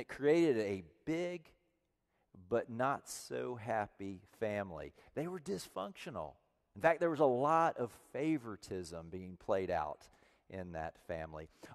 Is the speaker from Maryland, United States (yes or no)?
no; Virginia, United States; I was born and raised in the Tidewater area of Virginia, and around there you can't go very far without seeing a boat.